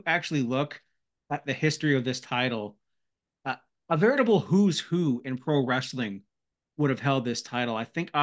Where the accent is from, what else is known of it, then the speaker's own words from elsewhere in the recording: Toronto, Ontario, Canada; Canadian bias, and because I'm from the Toronto area, I gotta stick it with my boys.